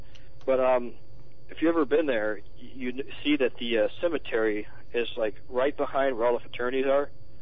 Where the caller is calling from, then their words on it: Colorado, United States; Colorado.